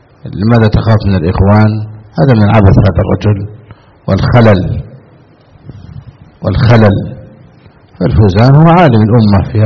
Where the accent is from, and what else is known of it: Egypt